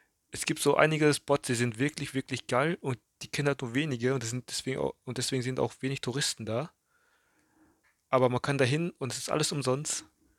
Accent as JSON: {"language": "German", "country": "Thailand", "second_language": "German", "lives_now": "Germany", "said": "Ich als Thailänder"}